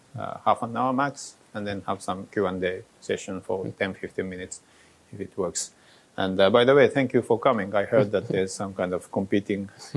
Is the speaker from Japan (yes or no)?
yes; Japan; English is a second language; now in Helsinki, Finland; I just came from Helsinki. I'm originally from Japan.